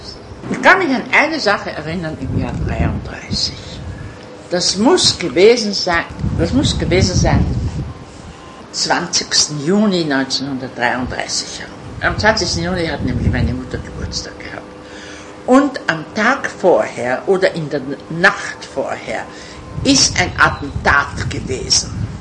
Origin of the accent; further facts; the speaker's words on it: Krems an der Donau, Lower Austria, Austria; da er gewusst hat, ich bin aus Krems an der Donau, und ist er zu meinem Vater ins Geschäft gekommen.